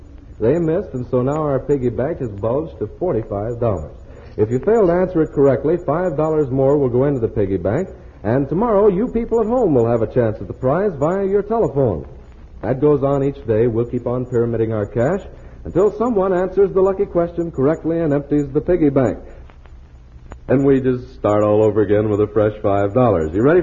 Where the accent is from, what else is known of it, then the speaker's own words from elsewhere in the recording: Oklahoma, United States; No, I'm from Oklahoma. I just got through saying that.